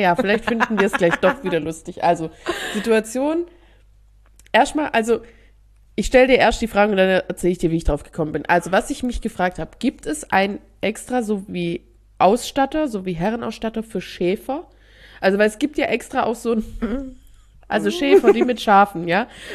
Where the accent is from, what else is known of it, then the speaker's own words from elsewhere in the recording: Gechingen, Baden-Württemberg, Germany; nicht Stammheim bei Stuttgart, sondern Stammheim hier bei Calw, nach Gechingen in mein Heimatdorf gefahren.